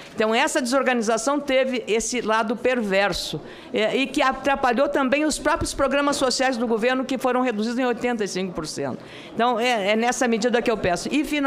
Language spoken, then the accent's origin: Portuguese; Rio Grande do Sul, Brazil; eu sou gaúcha